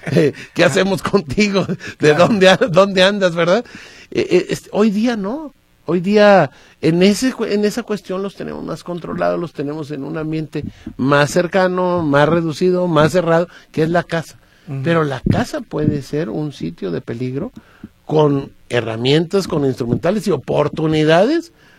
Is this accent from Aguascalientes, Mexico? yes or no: no; Atotonilco el Alto, Jalisco, Mexico; Y lo hago como lo hacen en mi tierra, en Atotonilco el Alto, con alcohol.